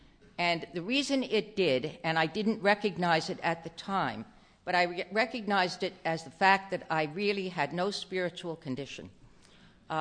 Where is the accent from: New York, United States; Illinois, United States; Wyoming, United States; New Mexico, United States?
New York, United States; born there; that's where I was born. I was born in Long Island, and I had a wonderful childhood.